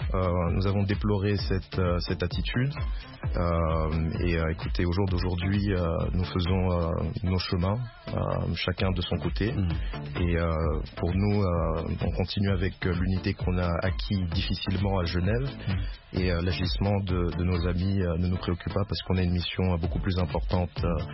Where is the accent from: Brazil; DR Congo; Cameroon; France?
DR Congo; en tant que Congolais, je pense que c'est en général la campagne au Congo.